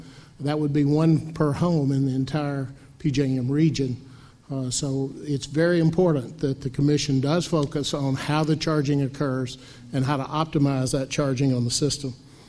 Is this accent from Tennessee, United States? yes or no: yes; Chattanooga, Tennessee, United States; This is my hometown, Chattanooga, Tennessee.